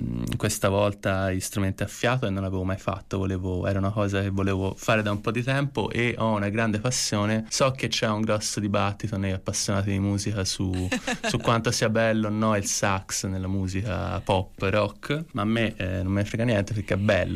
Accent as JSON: {"language": "Italian", "town": "Florence", "region": "Tuscany", "country": "Italy", "said": "perché sono di qui, sono di Firenze, conosco la periferia."}